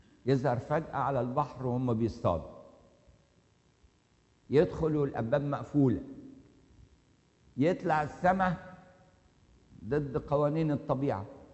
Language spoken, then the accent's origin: Arabic; Egypt; احنا اصلا مصريين، لو رحنا بلد مثلا احنا هنا مهاجرين